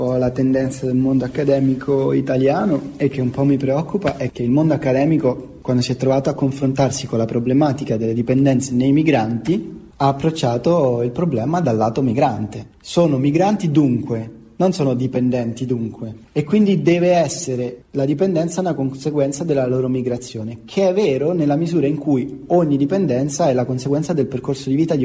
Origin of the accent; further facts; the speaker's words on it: Ascoli Piceno, Marche, Italy; Cioè, io sono di Ascoli. La mia permanenza ad Ascoli può compromettere qualsiasi percorso di riabilitazione